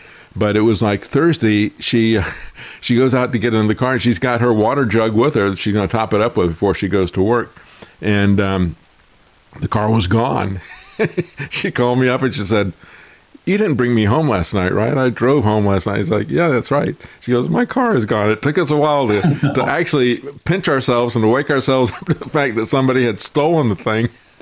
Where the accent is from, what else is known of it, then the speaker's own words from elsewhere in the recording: Florida, United States; Yeah, you remember, I grew up in Florida, and so the Volkswagen that I aspired to have was the dune buggy.